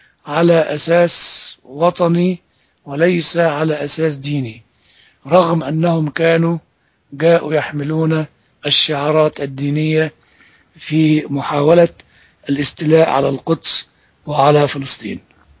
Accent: Egypt; أتكلم معكم بكل محبة وبكل صدق كمصري وكمسيحي.

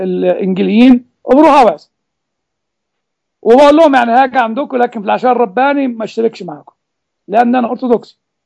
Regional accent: Egypt; إحنا مثلا عندنا في مصر

